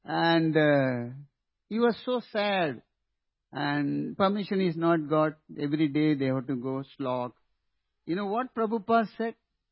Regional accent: Udupi, Karnataka, India; Because I'm from Udupi and Madhvacharya is there.

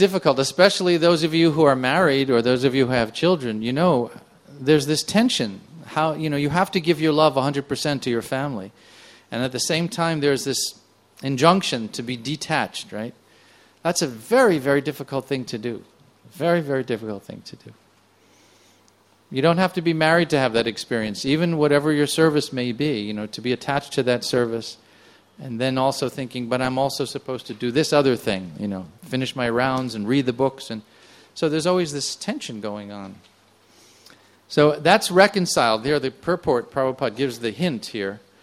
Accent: New York, United States; I come from New York. Please don't hold that against me.

